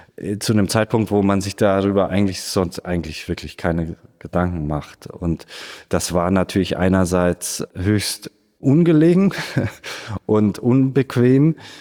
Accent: Augsburg, Bavaria, Germany; ich kam ja aus Augsburg, habe während meiner Schulzeit auch wirklich malen gelernt.

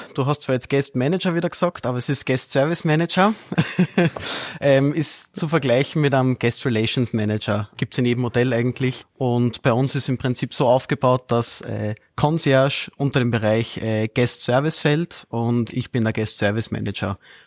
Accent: Lichtenberg, Upper Austria, Austria; Und sind aber dann eigentlich wirklich aufgewachsen, groß geworden in Lichtenberg in Oberösterreich, im Müllviertel, im wunderschönen Müllviertel.

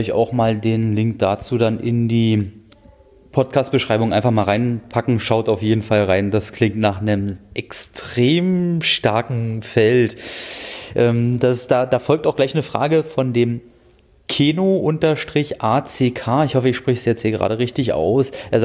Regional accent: Brandenburg, Germany; also ich komme ja aus dem Dreieck Havelland ursprünglich, da mündet die Havel in die Elbe

